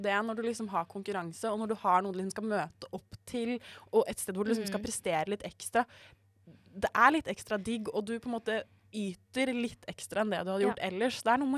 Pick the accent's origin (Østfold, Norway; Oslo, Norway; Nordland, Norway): Oslo, Norway; now in Bergen, Norway; For jeg er jo fra Oslo, og da kan du på en måte bare gå ut i skogen, og så kan du bare gå.